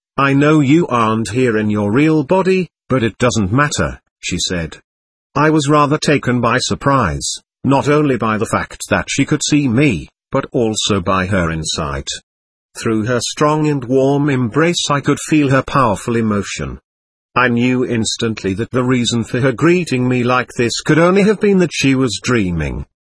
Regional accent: Germany; moved away; my place of birth, and where I grew up, a small quaint place near the Dutch border.

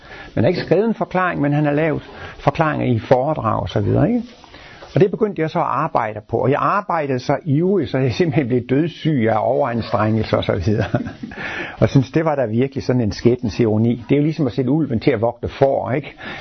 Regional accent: Jutland, Denmark; Jeg kommer fra Jylland, og der går man jo ikke til læge, bare fordi man har ondt i maven.

